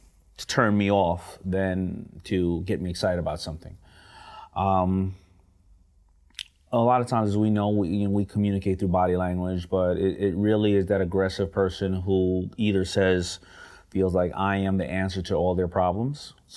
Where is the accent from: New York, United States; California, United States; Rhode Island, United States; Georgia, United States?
New York, United States; but, you know, I grew up in New York, and, you know, we have 300 miles of shoreline.